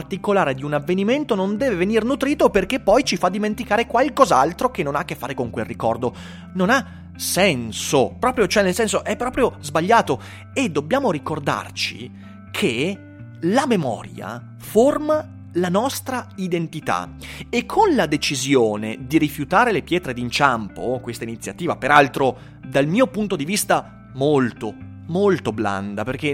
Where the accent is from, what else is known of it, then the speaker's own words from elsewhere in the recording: Schio, Veneto, Italy; Schio è una bella città, io la amo e poi ci vivo ed è bello parlarne. Quando io vado in giro per l'Italia e dico io sono di Schio, ne parlo sempre molto bene perché ci sto bene qui.